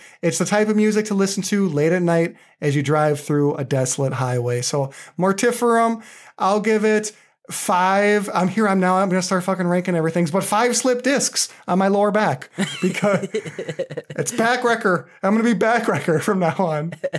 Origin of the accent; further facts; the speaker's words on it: United States; and I'm an American. I only know how to read them in the Super Bowl.